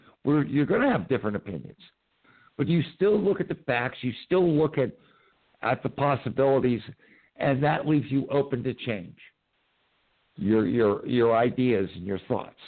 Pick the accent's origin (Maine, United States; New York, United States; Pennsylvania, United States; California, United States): Pennsylvania, United States; Bradford; I went to a satellite university of the University of Pittsburgh in my hometown of Bradford.